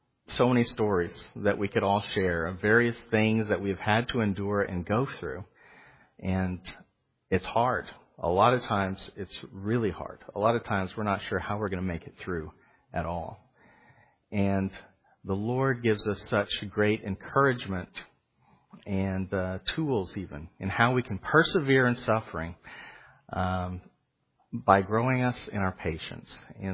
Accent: Oklahoma, United States; I grew up in Oklahoma, so I know a little bit about it.

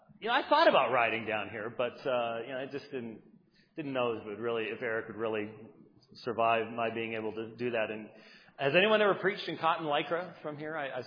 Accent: Phoenix, Arizona, United States; And I survived it because I'm from Phoenix.

